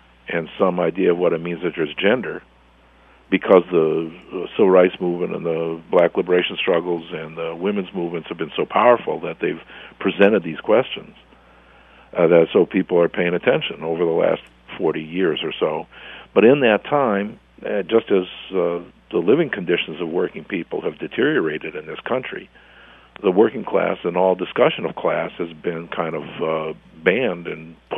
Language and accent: English; Detroit, Michigan, United States; now in New York City, United States; I grew up in Detroit. You know, it was an auto town, it was a Teamster town, it was a UAW town, and you know, we just knew what labor meant.